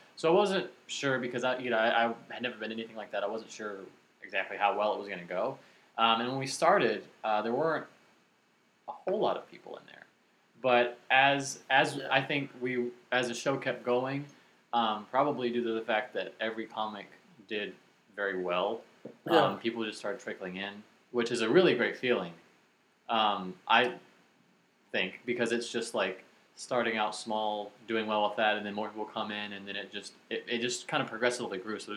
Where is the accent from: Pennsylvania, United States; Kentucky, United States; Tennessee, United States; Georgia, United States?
Tennessee, United States; Nashville; so it just made sense to be like, I'm from Nashville. Oh, the music place.